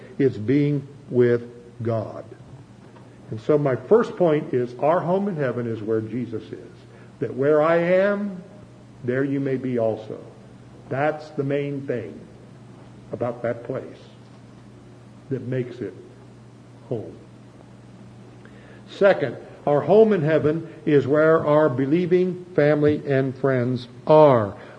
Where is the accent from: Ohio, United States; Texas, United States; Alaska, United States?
Ohio, United States; Chillicothe; I mentioned I was from Chillicothe, and I was born and raised there, and we lived at 1179 Nelson Drive.